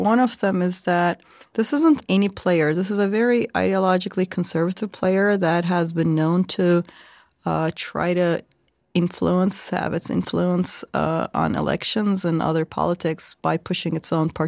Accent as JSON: {"language": "English", "country": "Turkey", "tie": "born or raised there", "said": "I grew up in Turkey, right? So in the 90s."}